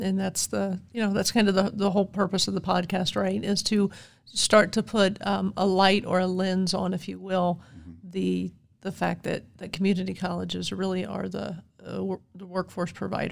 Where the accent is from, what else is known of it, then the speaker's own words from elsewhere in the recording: Ohio, United States; Well, I'm from Ohio. I get that, right?